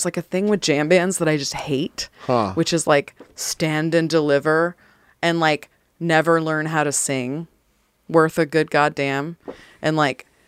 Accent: San Francisco Bay Area, California, United States; now in Tennessee, United States; I'm from the San Francisco Bay Area, so sometimes I forget that I live in Tennessee now.

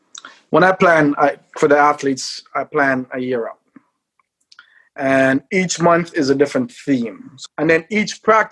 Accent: Jamaica; I grew up in Jamaica. I mean, you know, the faith, we love things. I grew up with my grandma for many years as a child, when my mom was here building stuff for us.

